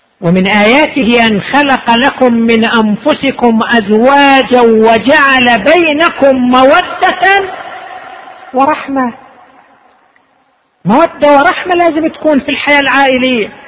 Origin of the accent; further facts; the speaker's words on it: Qatif, Eastern Province, Saudi Arabia; أنه عندنا في القطيف محل لبيع الشاورما في السوق